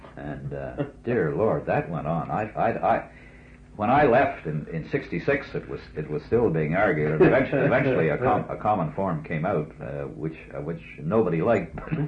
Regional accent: Canada; I was not, as a Canadian airman, I was not confused with my RAF counterpart, who was air attaché over in the British Embassy, nor indeed with the New Zealanders or the Australians.

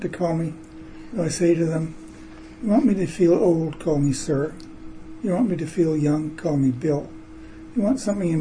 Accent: Kingston, Ontario, Canada; I was attending the dedication of a memorial window in Kingston, Ontario, which is my hometown, in St. Paul's Anglican Church there.

